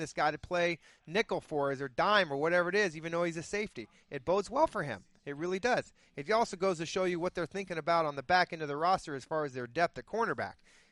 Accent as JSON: {"language": "English", "region": "Arizona", "country": "United States", "tie": "born or raised there", "said": "I had to go out on the field, especially growing up in Arizona. 115 degrees out."}